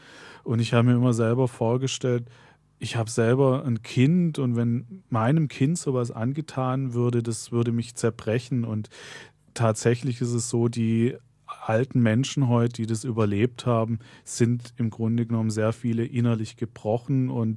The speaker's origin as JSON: {"language": "German", "town": "Freiburg", "region": "Baden-Württemberg", "country": "Germany", "said": "Ja, ich komme aus Freiburg"}